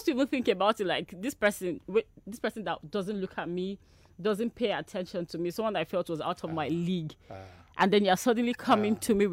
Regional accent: Osun, Nigeria; I'm from Osun.

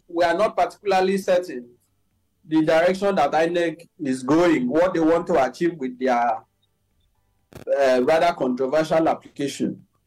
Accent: Nigeria; I also, as a Nigerian, do not believe that this was due to glitch.

